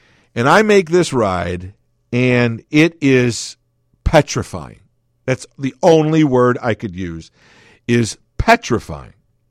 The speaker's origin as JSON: {"language": "English", "town": "Chicago", "region": "Illinois", "country": "United States", "said": "I go, I'm from Chicago, man. Everything's flat there. We don't drive up mountains."}